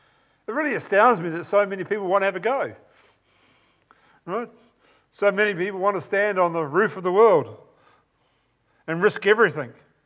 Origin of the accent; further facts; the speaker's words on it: New Zealand; being an ardent New Zealander, you all know I'm a New Zealander, right?